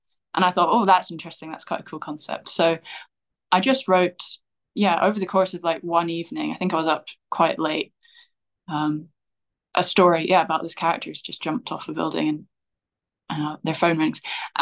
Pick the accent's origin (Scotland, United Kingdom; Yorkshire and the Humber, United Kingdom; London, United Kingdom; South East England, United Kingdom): Scotland, United Kingdom; Edinburgh; I'm from Edinburgh. I was born there. Sadly, I don't sound very Scottish because my mum's English and my dad's actually Northern Irish, but his accent is faded as well.